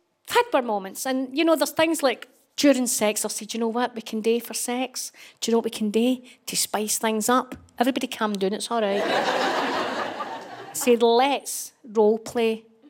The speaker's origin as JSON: {"language": "English", "region": "Scotland", "country": "United Kingdom", "said": "I'm a Scottish woman."}